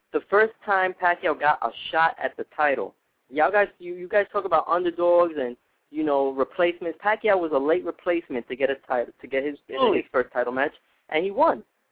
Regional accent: Puerto Rico; I'm coming from Puerto Rico. My people are mixed with African, Indian, Eastern European.

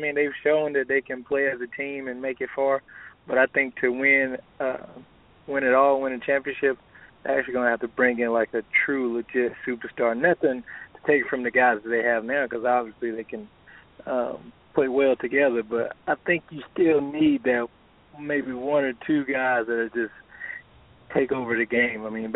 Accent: Atlanta, Georgia, United States; now in Texas, United States; But yeah, definitely born and raised in Atlanta.

